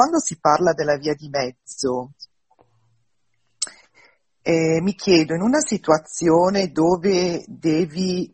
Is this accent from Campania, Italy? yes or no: no; Milan, Lombardy, Italy; io sono di Milano